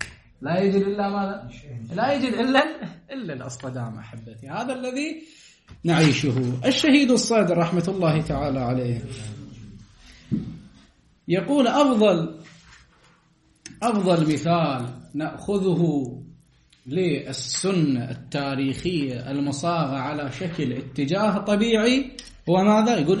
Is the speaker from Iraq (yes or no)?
yes; Iraq; بلدنا العراق بلد منهار